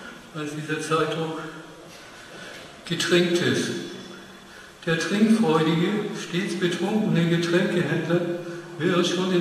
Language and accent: German; Osterode am Harz, Lower Saxony, Germany; Ich bin zwar im Harz geboren, in Oster, aber dann sind wir in Osterode